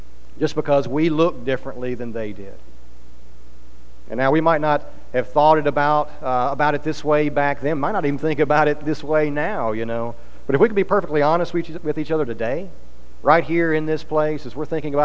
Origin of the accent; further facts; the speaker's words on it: Tennessee, United States; I grew up in Middle Tennessee, close to Nashville.